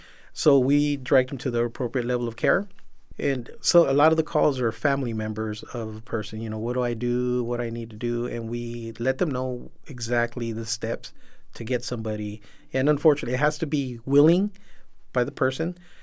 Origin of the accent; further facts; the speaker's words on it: Pacoima, California, United States; born there; I was born in Pacoima, California. A lot of people ask me, what part of Mexico is that from? And I tell them, no, it's actually in California.